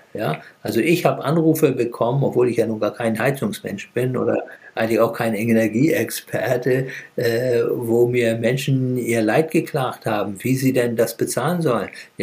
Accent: Hamburg, Germany; born there; Ich bin auch in Hamburg geboren.

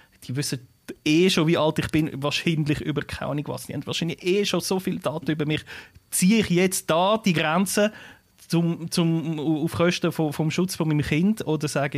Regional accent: Switzerland; für mich als Schweizer ist das wie so okay, also wirklich so befremdend, oder?

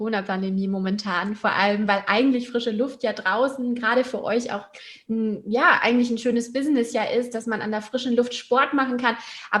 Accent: Hamburg, Germany; so halb in meiner Heimat Hamburg.

